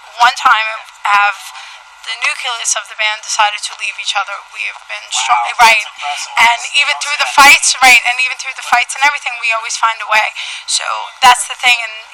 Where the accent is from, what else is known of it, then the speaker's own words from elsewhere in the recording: New York, United States; You know, because we are from Maywood, Hackensack, New Jersey. So, but you know, I'm from New York.